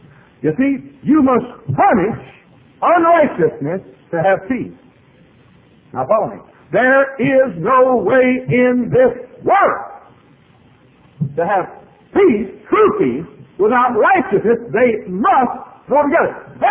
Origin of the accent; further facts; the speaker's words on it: Dallas, Texas, United States; I said, I grew up in Dallas, Texas."